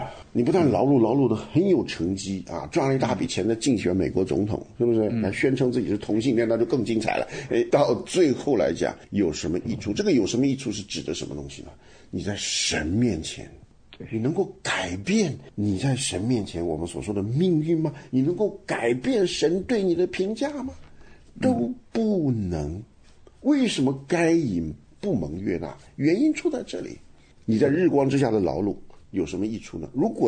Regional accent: China

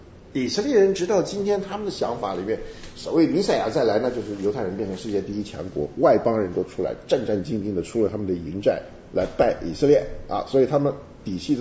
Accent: China; 只是因为我们中国人讲这个福啊讲惯了

